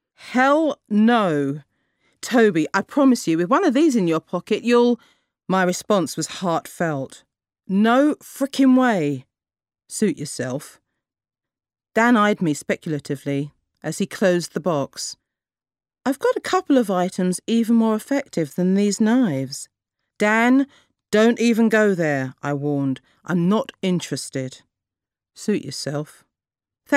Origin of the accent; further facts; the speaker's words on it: London, United Kingdom; born there; now in Kent, United Kingdom; I write books for children and young adults. And I was born in Clapham in London, and I now live in Kent in England.